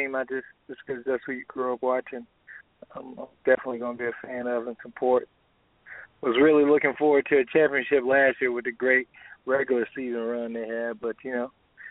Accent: Atlanta, Georgia, United States; now in Texas, United States; But yeah, definitely born and raised in Atlanta.

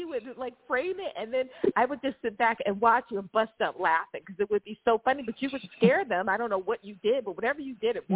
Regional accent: Newark, New Jersey, United States; also born or lived in California; I'm from New Jersey. I'm from Newark. I'm like, you know I'm from Newark, New Jersey.

